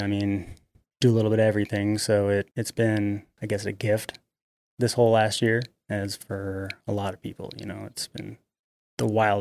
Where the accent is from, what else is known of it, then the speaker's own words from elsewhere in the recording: Tucson, Arizona, United States; now in Phoenix, United States; Well, I'm from Tucson originally, and born and raised. I actually moved to Phoenix about 7 years ago, give or take.